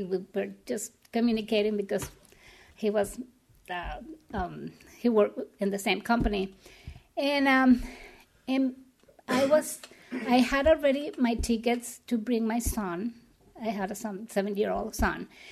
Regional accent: Mexico; English is a second language; I was living in Mexico. I'm from Mexico, and I've been living there for all my life until now.

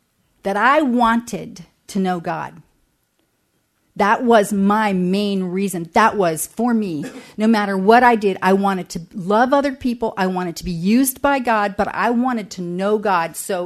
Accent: New Jersey, United States; I was a kid from New Jersey. I wanted to sing and act, and I had to commit to move to LA by myself.

